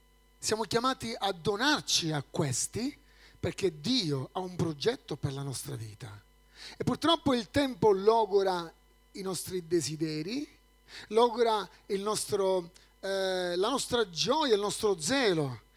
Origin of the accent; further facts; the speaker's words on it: Sicily, Italy; now in Busto Arsizio, Italy; saluti dalla chiesa di Bustarsizio, è in provincia di Varese, sono molto a nord, benché io venga dal sud. Sono siciliano, profondo sud. Ma come dico, io vengo da Gela del nord, perché anche lì c'è una grossa comunità di gelesi.